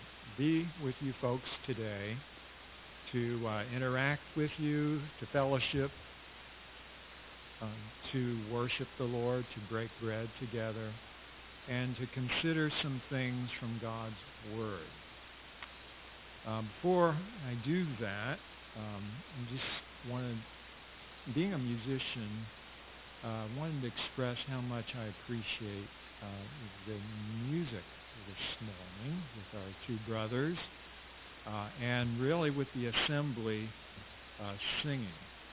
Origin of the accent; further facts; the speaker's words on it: Leesburg, Florida, United States; Flo and I, we're from the Leesburg, Florida area, about an hour, 45 minutes from here, Keystone Heights.